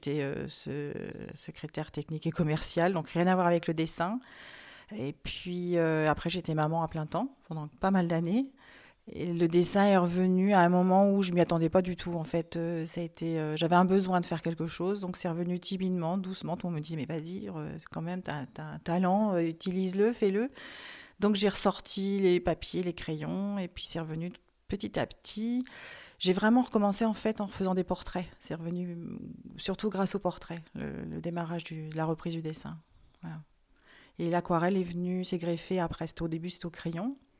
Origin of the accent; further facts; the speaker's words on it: Saint-Jean-Saint-Germain, Centre-Val de Loire, France; also born or lived in Châtillon-sur-Indre; j'ai un petit pied dans le Berry, ce qu'on appelait autrefois la petite Touraine. Je suis née à Châtillon-sur-Indre et j'ai grandi à Saint-Jean-Saint-Germain, donc sur les bords de l'Indre.